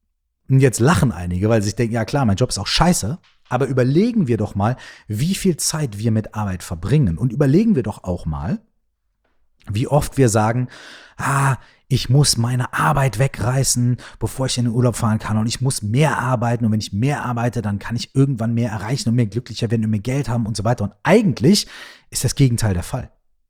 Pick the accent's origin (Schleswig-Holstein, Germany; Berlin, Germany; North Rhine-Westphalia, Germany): North Rhine-Westphalia, Germany; Minden; ich wohne in, weiß ich nicht, Minden, ja, meiner Heimatstadt.